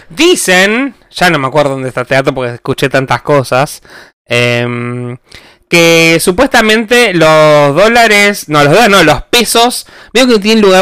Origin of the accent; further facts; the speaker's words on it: Venezuela; now in Argentina; soy venezolana y les digo que es la mejor manera de ahorrar. Ahora en Argentina también tengo que hacerlo.